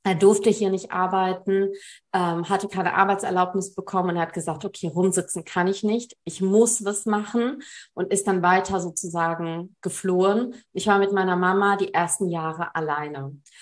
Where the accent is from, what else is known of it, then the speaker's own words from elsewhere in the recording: Germany; born there; Also ich bin in Deutschland geboren. Meine Eltern sind aus Nord-Sri Lanka geflohen.